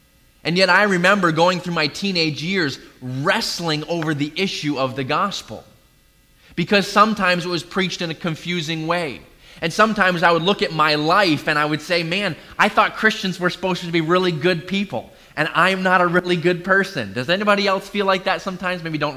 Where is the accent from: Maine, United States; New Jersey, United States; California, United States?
Maine, United States; moved away as an adult; also born or lived in Wisconsin; Originally, I grew up in Maine. That's where I came from. Then moved to Wisconsin, where I got married there, went to Bible college